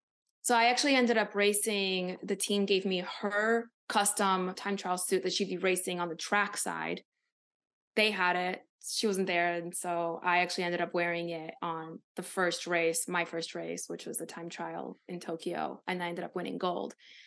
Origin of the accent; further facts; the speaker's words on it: Ukraine; Based on where I grew up in Ukraine, I learned how to make a box of spinach and food last a long time.